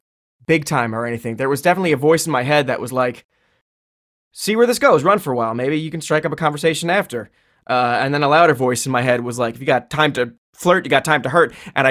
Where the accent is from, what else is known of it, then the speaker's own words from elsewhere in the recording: Hazlet, New Jersey, United States; I also said rad kid from Hazlitt. So 732